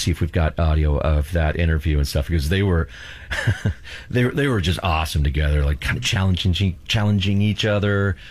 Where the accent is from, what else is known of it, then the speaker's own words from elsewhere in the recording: California, United States; I mean, I grew up here in Orange County